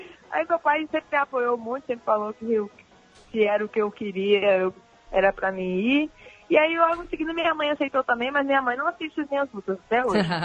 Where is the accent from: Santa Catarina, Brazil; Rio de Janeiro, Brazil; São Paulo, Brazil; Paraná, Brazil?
Paraná, Brazil; Eu sou do Paraná. É porque a família da minha mulher tá aqui em casa, eles são mineiros.